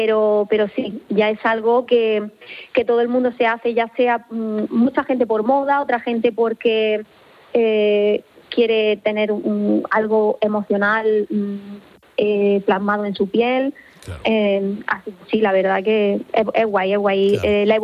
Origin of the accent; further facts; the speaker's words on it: Almería, Andalusia, Spain; soy de Almería, aunque llevo muchísimos años aquí, y el mar siempre me ha llamado mucho